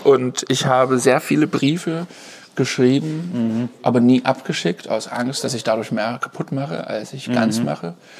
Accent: Dresden, Saxony, Germany; in meiner Heimat in Dresden

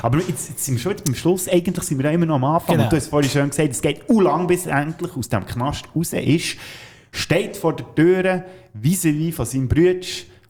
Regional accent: Basel, Basel-Stadt, Switzerland; Ja, weißt du, bei uns in Basel sagt man ja einem kleinen Kind ein Buschi.

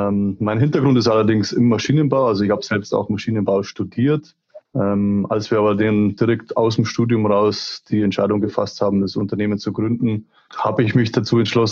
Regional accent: Rosenheim, Bavaria, Germany; born there; ich bin 37 Jahre aktuell, geboren in Rosenheim, im oberbayerischen Rosenheim.

